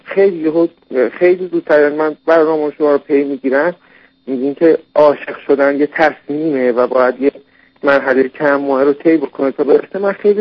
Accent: Isfahan, Iran; از اینکه من اصفهانی هستم

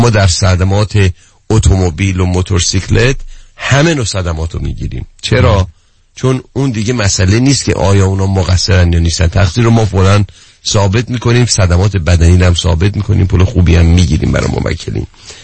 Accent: Iran; خیلی خوشحالم به عنوان یک ایرانی

